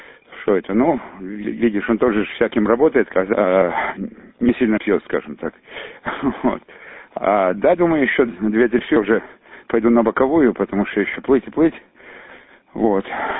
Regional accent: Feodosia, Crimea, Ukraine; я из Феодосии

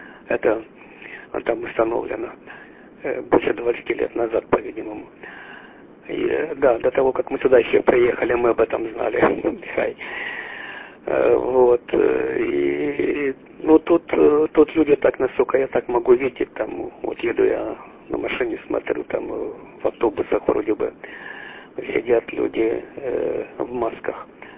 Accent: Kharkiv Oblast, Ukraine; now in Canada; мы тут живем больше 20 лет, 21 год мы живем, приехали мы из Харьковской области.

